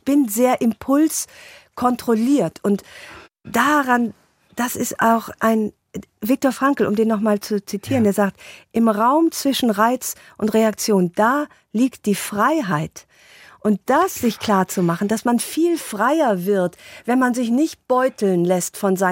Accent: Rhineland, Germany; ich bin Rheinländerin, ich bin Ungarin

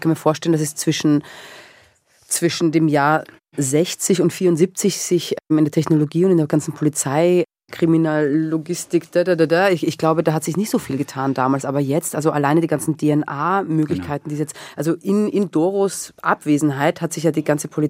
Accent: Breitenfurt, Lower Austria, Austria; Ich komme aus Breitenfurt und ich musste nach Wien reinfahren.

